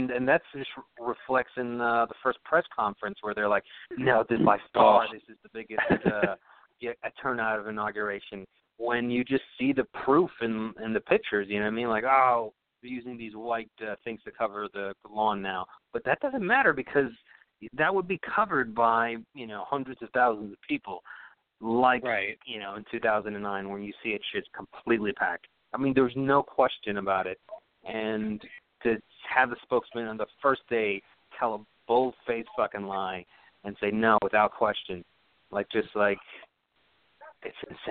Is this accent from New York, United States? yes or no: yes; Bronx, New York, United States; I grew up in the Bronx.